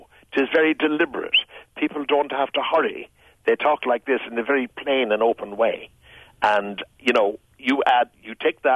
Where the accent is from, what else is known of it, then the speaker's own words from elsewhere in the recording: Ireland; Ireland, my wife, who's American, overhearing, will know I'm talking to somebody in Ireland because my accent changes.